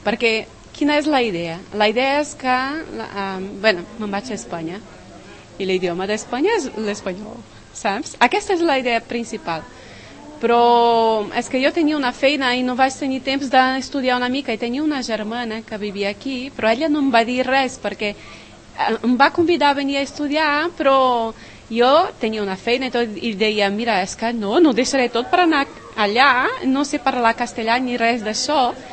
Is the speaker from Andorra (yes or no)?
no; Brazil; first language Portuguese; Catalan is a second language; now in Spain; vaig arribar al 2006 i no sabia parlar res de castellà. Soc brasilera, la meva llengua materna és el portuguès, però no sabia de l'existència del català i al moment d'assabentar-me d'això vaig començar a aprendre les dues llengües.